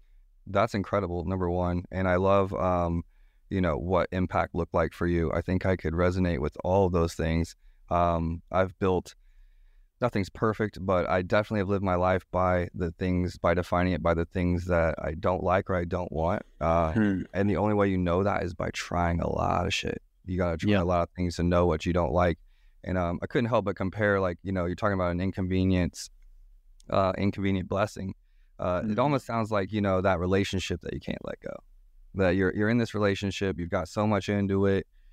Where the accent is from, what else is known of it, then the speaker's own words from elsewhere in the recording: British Columbia, Canada; being from British Columbia